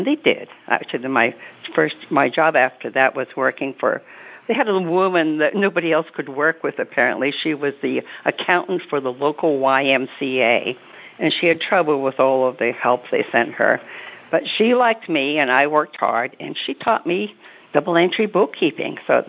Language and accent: English; Scotland, United Kingdom; moved away; I grew up in Scotland. I was an only child, very modest circumstances.